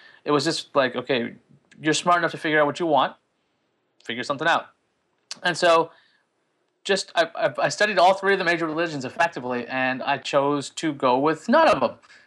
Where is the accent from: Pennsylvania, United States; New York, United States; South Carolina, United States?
New York, United States; I'd growing up in New York, I never knew that trains stopped.